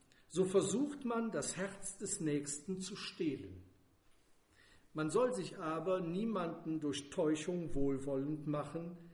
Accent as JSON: {"language": "German", "town": "Borken", "region": "North Rhine-Westphalia", "country": "Germany", "said": "Da heißt es zum Beispiel in Borken, wo ich herkomme"}